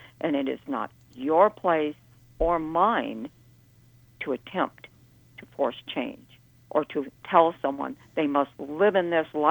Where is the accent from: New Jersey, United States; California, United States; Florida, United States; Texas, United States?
California, United States; Los Angeles; because I was born and raised in Los Angeles. I'm an L.A. boomer.